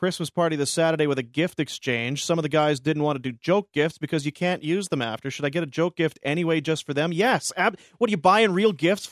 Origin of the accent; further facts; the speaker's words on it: Edmonton, Alberta, Canada; I am from Edmonton. And have been working down in Cowtown this week.